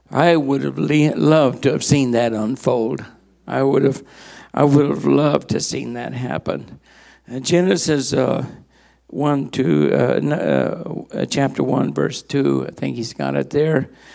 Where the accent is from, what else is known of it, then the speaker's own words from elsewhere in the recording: New Mexico, United States; I grew up in New Mexico, so that's why I had horny toes.